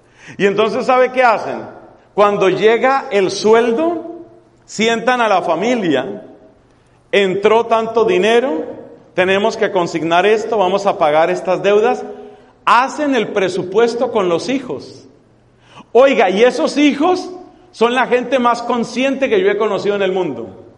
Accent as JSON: {"language": "Spanish", "country": "Colombia", "said": "es decir, control de manejo de dineros en mi país, en Colombia."}